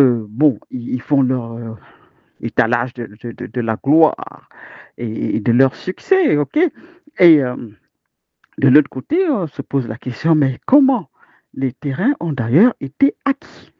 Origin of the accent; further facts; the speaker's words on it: France; en ce moment, je suis pas en France. Bon, la France, je m'identifie parce que forcément, je suis française